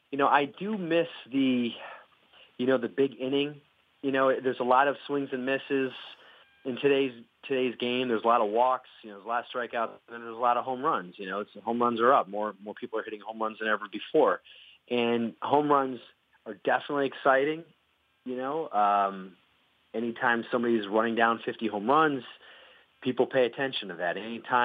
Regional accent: Wisconsin, United States; I grew up in Wisconsin, so I grew up a Brewers fan.

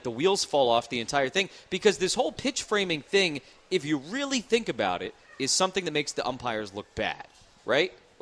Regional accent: Florida, United States; which as a kid growing up in Florida, that was like a really, really big deal because the space program was, you know, kind of near.

